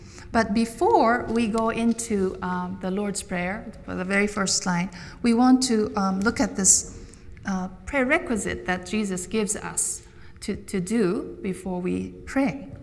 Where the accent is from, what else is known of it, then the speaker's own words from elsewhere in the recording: Japan; I'm from Japan. I have a background in Buddhism and Shintoism, and we like to think metaphysically, spiritually, but not belonging to a certain institution.